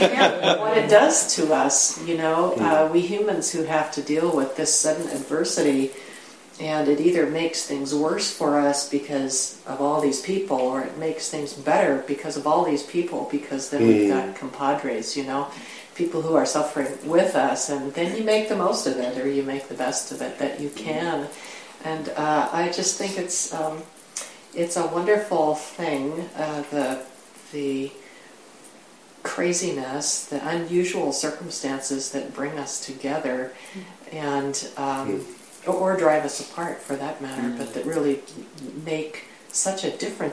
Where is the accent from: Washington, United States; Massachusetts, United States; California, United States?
Washington, United States; Seattle; You know, I'm visiting here from Seattle, staying for a while